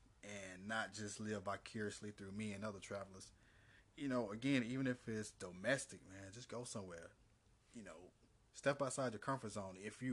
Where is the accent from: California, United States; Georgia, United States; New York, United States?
Georgia, United States; I said, oh, I'm from Georgia. So he chuckled. He said, no, where you really from? I said, yeah, I'm from Georgia.